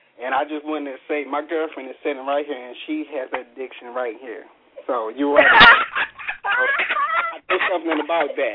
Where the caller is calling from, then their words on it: Augusta, Georgia, United States; I'm calling from Augusta, Georgia.